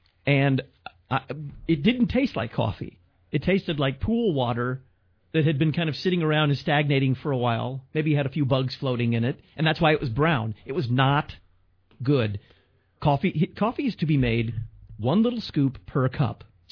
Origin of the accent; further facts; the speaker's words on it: Illinois, United States; I think that Missouri has the lowest gas prices, and right next door, my home state, Illinois, may have among the highest gas prices in the nation.